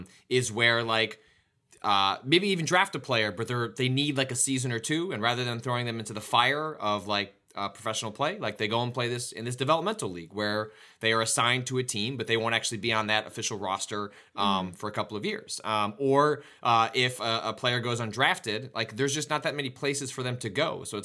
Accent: Chicago, Illinois, United States; there was not a team from Chicago, so I can't default to just, you know, my hometown.

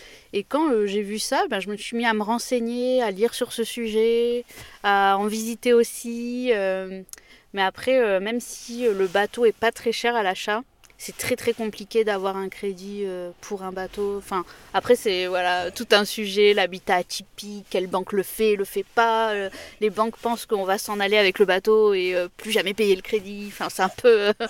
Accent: Marseille, Provence-Alpes-Côte d'Azur, France; Alors, déjà je suis de Marseille à la base.

